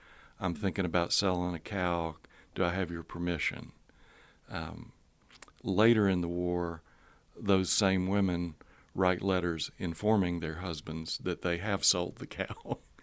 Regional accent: Appalachia, United States; I just base my characters on women I knew, Appalachian women I knew growing up, and they pretty much were all these tough women.

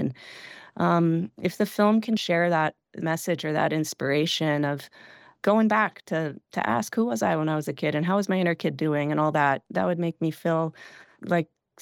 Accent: East Coast, United States; I'm originally from the East Coast, so both of them are set out there, one in New Hampshire and one in Vermont

